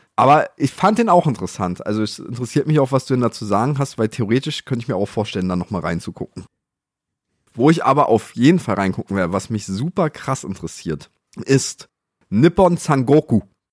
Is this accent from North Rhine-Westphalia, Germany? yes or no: no; Magdeburg, Saxony-Anhalt, Germany; Wir sind ja auch Magdeburger